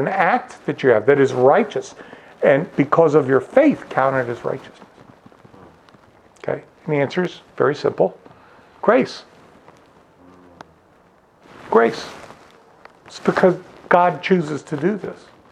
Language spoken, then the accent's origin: English; United States; You know, I'm American, that's not a good thing.